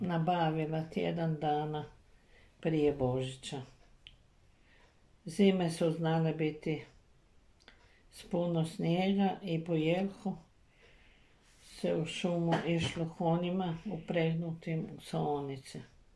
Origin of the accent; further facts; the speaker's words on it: Petrijanec, Varaždin County, Croatia; Rođena sam i odrasla u Petrijancu prije 76 godina.